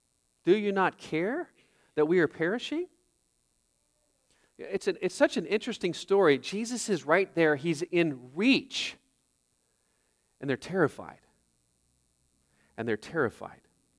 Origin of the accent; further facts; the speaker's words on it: Oklahoma, United States; Growing up in Oklahoma, I heard tornado sirens go off all the time.